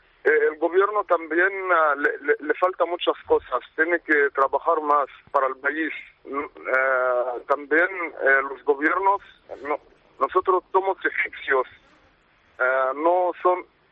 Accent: Cairo, Cairo Governorate, Egypt; born there; Spanish is a second language; Sí, en el Cairo.

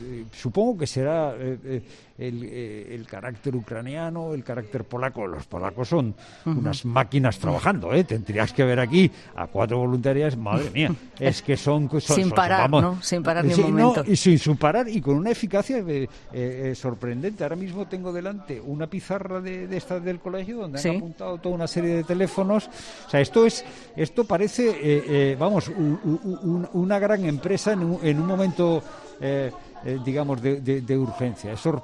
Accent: Spain; Nosotros somos de España.

